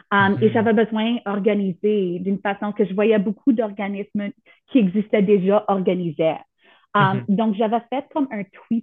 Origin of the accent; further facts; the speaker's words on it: Sudbury, Ontario, Canada; je viens de Sudbury et je suis francophone, dans un milieu minoritaire, et je ne viens pas d'une ville, disons, comme avec beaucoup de pouvoir.